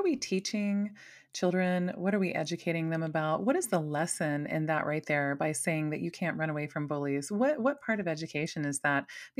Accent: Maui, Hawaii, United States; I'm from Maui. I assumed everyone did.

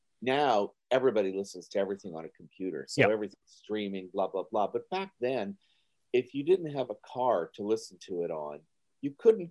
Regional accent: Timmins, Ontario, Canada; Born and raised in Timmins. And Timmins is 440 miles north of Toronto. So it is a little remote.

